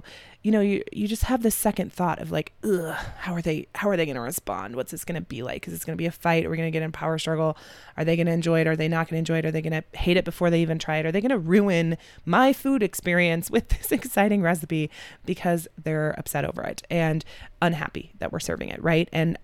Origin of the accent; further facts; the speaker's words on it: Colorado, United States; I'm from Colorado, so I am not the one to tell you how to make them.